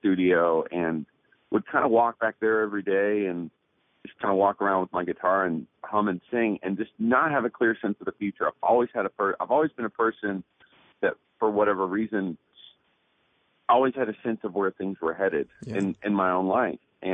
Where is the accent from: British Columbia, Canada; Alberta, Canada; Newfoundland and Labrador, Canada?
Newfoundland and Labrador, Canada; also born or lived in Phoenix; now in Nashville, United States; Obviously, the fact that I'm from Newfoundland, Canada, is a huge point of pride.